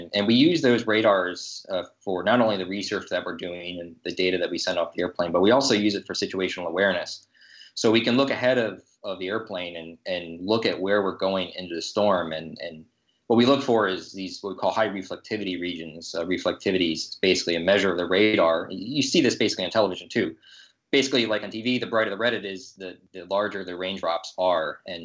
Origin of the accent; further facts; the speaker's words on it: Delaware, United States; born there; also born or lived in Pennsylvania, United States; Well, I was born in Delaware and lived in Pennsylvania.